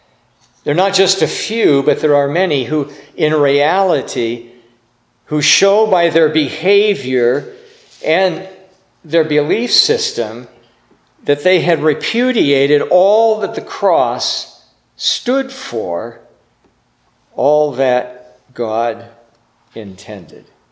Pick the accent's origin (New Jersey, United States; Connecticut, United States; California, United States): California, United States; And I was from Southern California and I knew what a bird of paradise was.